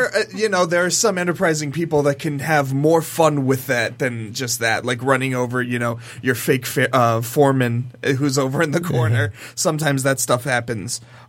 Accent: Ohio, United States; That's never happened to me. I'm from Ohio, and I don't know if there's any safety laws like

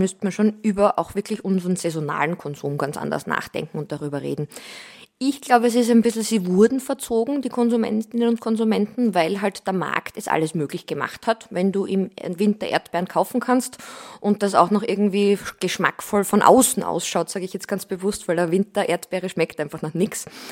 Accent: Styria, Austria; now in Vienna, Austria; Ich selber, vielleicht um ein paar Worte auch über mich zu sagen, bin eben aus der Steiermark und seit mittlerweile fast 12 Jahren in Wien.

